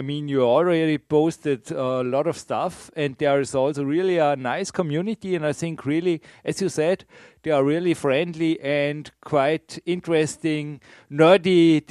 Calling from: Austria; I'm recording here from Austria.

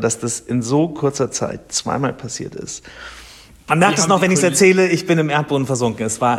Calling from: Munich, Bavaria, Germany; ich bin aus München zugeschaltet, aus unserem Probenraum in der Kistlerhofstraße

